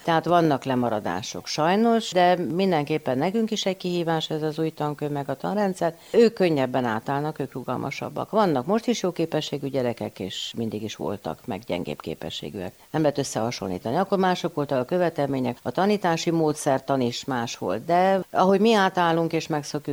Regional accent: Cluj-Napoca, Cluj County, Romania; Hát én kolozsvári vagyok

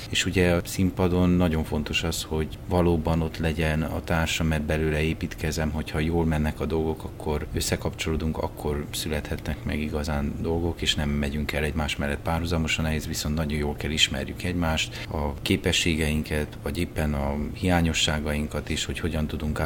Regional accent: Transylvania, Romania; engem, mint erdélyi magyar színészt érdekel.

